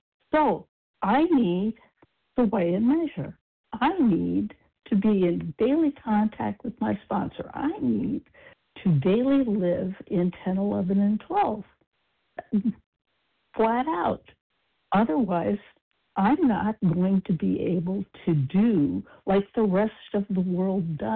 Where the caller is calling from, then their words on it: Oregon, United States; Hi, good morning. … from Oregon.